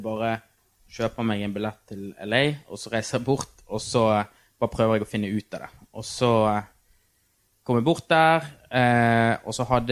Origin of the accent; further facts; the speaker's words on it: Bergen, Vestland, Norway; Og så kommer vi fra Norge, fra Fyllingsdalen